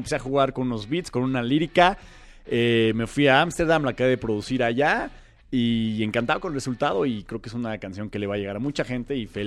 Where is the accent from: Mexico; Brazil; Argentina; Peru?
Mexico; somos más los mexicanos que estamos por otras partes del mundo.